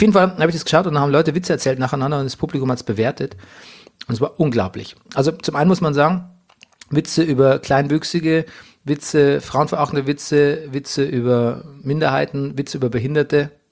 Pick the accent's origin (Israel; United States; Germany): Germany; Bavaria; ich mag ja den bayerischen Dialekt, ich mag meine Heimat, ich bin gerne Bayer.